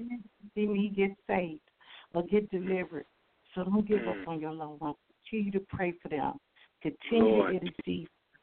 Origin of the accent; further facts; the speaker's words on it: Genesee, Illinois, United States; I'm from Genesee, Illinois.